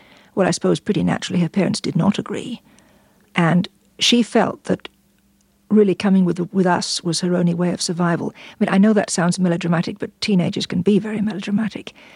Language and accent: English; London, United Kingdom; born or raised there